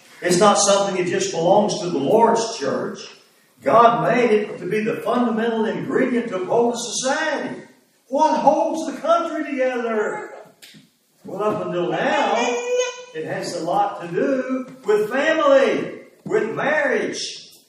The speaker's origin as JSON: {"language": "English", "country": "United States", "tie": "born or raised there", "said": "When I was growing up in America, it still was."}